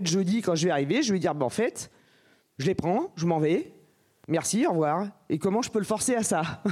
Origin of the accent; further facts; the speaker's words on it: Nouvelle-Aquitaine, France; Nous, on est de Haute-Corrèze.